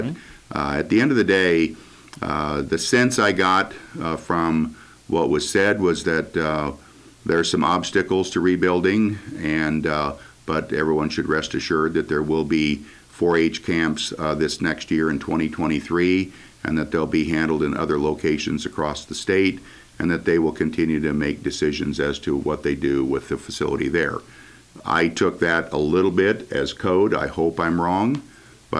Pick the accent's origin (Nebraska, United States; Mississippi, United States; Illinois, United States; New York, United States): Nebraska, United States; and I grew up in Clay County